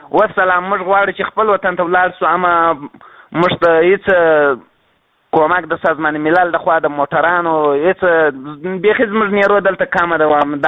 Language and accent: Pashto; Afghanistan; now in Mashhad, Iran; د افغانستان خپل او بل ستړي خلک دي دلته موږ په مشهد کې یو موږ نیت لرو چې د خیر سره ولاسو افغانستان ته